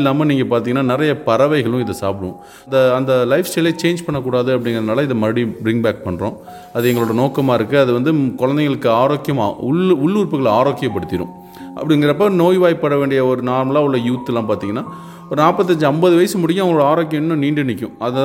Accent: Pudukkottai, Tamil Nadu, India; now in United States; நான் அமெரிக்காவில் வாழ்ந்துக்கிட்டு இருந்தாலும் நான் பிறந்து வளர்ந்தது எல்லாமே புதுக்கோட்டை தான்.

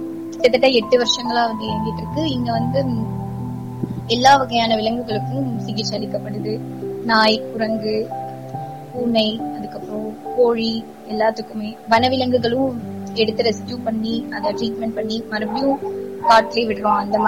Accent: Krishnagiri, Tamil Nadu, India; என்னோட சொந்த ஊர் வந்து கிருஷ்ணகிரி.

